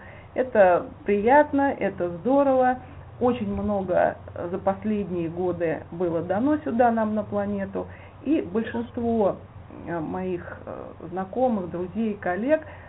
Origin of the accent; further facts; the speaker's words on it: Tula, Tula Oblast, Russia; also born or lived in Moscow; я родилась в Москве, но прожила здесь буквально полтора или два года своего самого раннего младенчества, а начиная с 2 лет я живу в Туле.